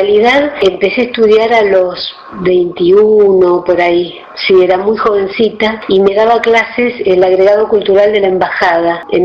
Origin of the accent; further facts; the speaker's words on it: Argentina; argentina, mi hijo es cuarta generación de argentinos, quiero muchísimo este país, soy profundamente argentina